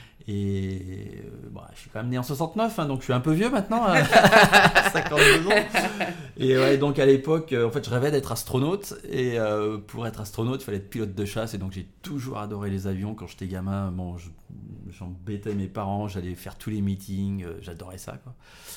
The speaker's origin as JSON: {"language": "French", "town": "Lyon", "region": "Auvergne-Rhône-Alpes", "country": "France", "said": "moi, je suis lyonnais."}